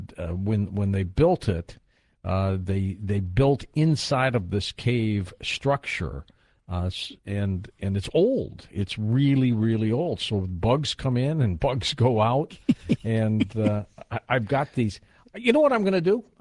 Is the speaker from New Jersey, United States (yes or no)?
no; Detroit, Michigan, United States; born there; I was born in Detroit, Mercy Hospital. I've got my birth certificate. Everybody that knows me knows I was born there.